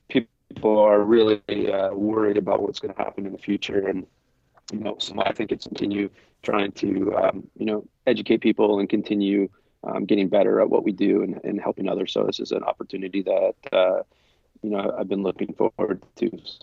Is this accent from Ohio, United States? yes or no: no; California, United States; I'm from California, so I grew up in California playing, what you might think is a traditional California based group of sports.